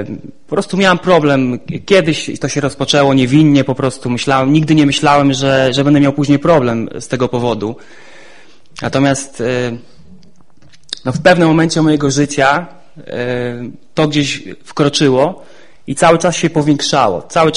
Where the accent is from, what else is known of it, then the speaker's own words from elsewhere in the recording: Kolno, Podlaskie Voivodeship, Poland; pochodzę z małej miejscowości o nazwie Kolno, to jest województwo podlaskie.